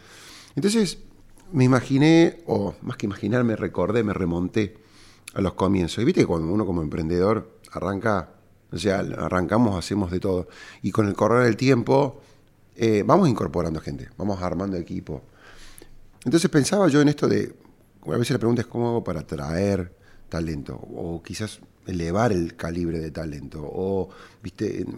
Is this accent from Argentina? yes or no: yes; Córdoba, Argentina; cordobés y emprendedor.